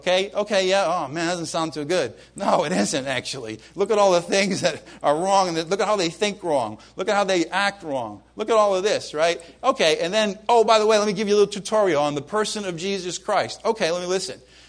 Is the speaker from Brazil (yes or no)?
no; Ireland; But, of course, being Irish, I looked at the bad things.